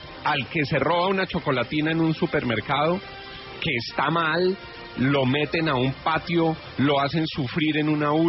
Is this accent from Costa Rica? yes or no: no; Colombia; Yo, como colombiano